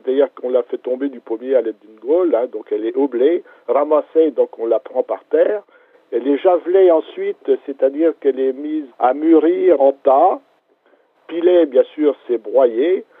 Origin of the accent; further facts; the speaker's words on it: Pléboulle, Brittany, France; now in Pleurien, France; je suis originaire d'une petite commune à l'est de Saint-Brieuc. Je suis natif de Pléboule, du canton de Matignon, et actuellement j'habite une commune limitrophe qui s'appelle Pleurien.